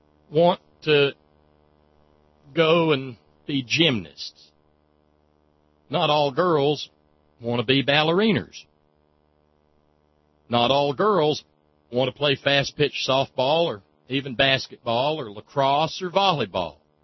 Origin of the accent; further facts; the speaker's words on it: the South, United States; One of the fringe benefits, I guess, of being a Southerner who's raising a daughter in the 21st century